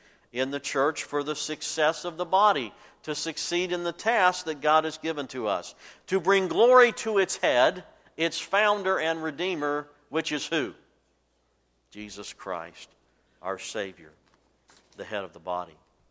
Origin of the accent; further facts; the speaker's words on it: Roanoke, Virginia, United States; I grew up in Roanoke, Virginia, about 3 hours from Charlottesville.